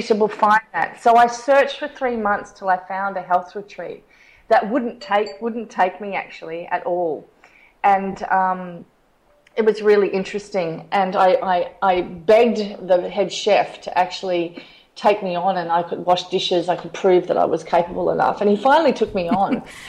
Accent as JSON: {"language": "English", "country": "Papua New Guinea", "tie": "born or raised there", "said": "one of the reasons why I didn't leave is because I grew up in Papua New Guinea, so the feeling of being here was exactly like my childhood."}